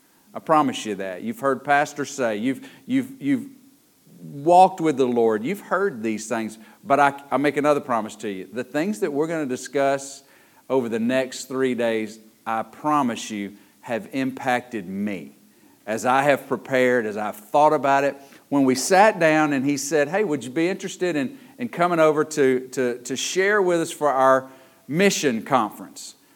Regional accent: Athens, United States; I'm from the Athens area. I grew up in the country outside of Athens. I know y'all find that hard to believe that I grew up in the country, but that's where I come from.

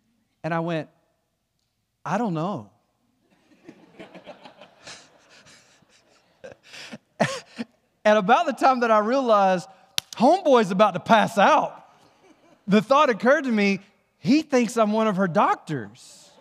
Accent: West Blockton, Alabama, United States; Y'all know where I'm from. I'm from the great metropolis of WWESTBOLOCTON, West Blockton. I'm from West Blockton.

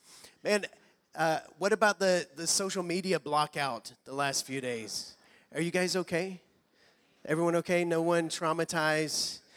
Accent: Alabama, United States; They're a campus ministry team from my home state of Alabama.

